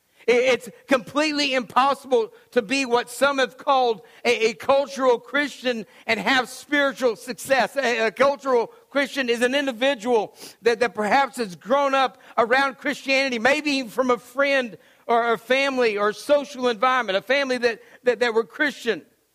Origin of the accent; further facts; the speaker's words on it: United States; I mean, I'm from America, for crying out loud.